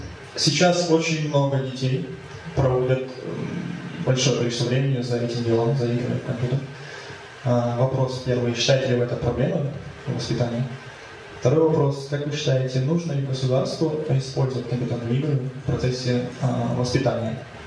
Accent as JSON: {"language": "Russian", "region": "Crimea", "country": "Ukraine", "said": "я из Крыма."}